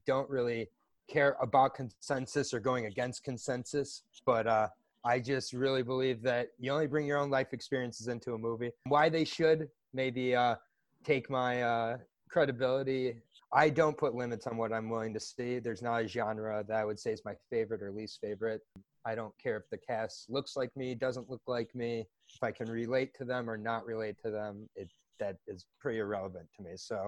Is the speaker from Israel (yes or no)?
no; Michigan, United States; Must be a Midwestern classic. I grew up